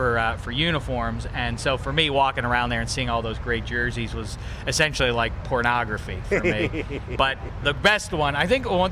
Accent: Pittsburgh, Pennsylvania, United States; I grew up, I may have mentioned once or twice, I'm from Pittsburgh, PA.

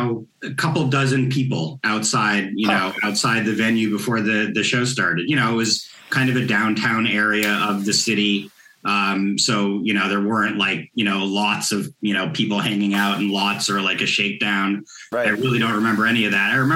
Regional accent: Boston, Massachusetts, United States; I'm from the Boston area, so I caught that New Year's Eve show.

